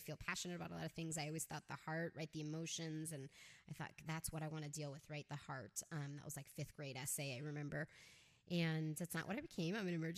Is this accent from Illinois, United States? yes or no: yes; Chicago, Illinois, United States; I'm Pakistani/Indian-American, and I'm really just American, right? I'm Chicagoan. I know you guys are in Chicago. I lived there my whole life.